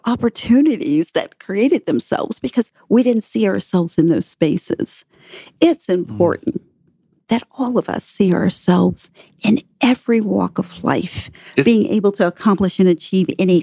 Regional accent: Savannah, Georgia, United States; as a youth growing up in Savannah, in fact, in segregated schools for quite some time

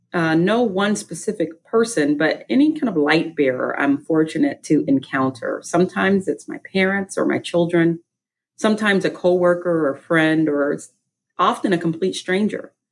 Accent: St. Petersburg, Florida, United States; I was born and raised in St. Pete. I've lived and gone to school in a few other places, but without question, St. Pete is home.

